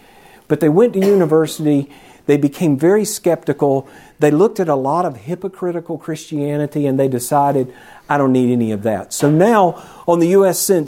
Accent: Chester, South Carolina, United States; Now, when I was growing up in Chester, South Carolina, probably like when you were growing up, wherever you grew up, people of different faiths were the Methodists and the Presbyterians, right? I mean, Chester, South Carolina, we didn't even have Catholics.

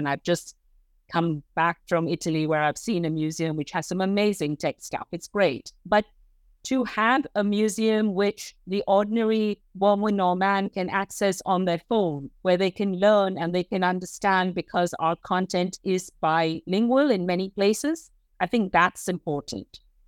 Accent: India; for me to go there as an Indian woman and talk about this museum and what we're doing and all, it was an amazing experience.

